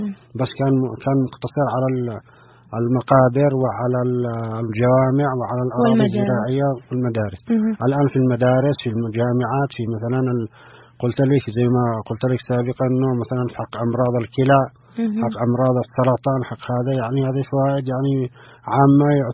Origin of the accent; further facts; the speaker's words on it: Yemen; كما اعتدنا بأن إحنا كناس يمنيين